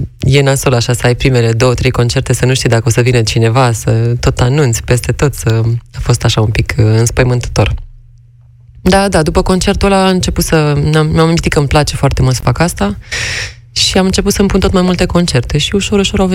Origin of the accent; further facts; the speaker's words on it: Curtea de Argeș, Argeș, Romania; now in Bucharest, Romania; Eu sunt din Curtea de Argeș.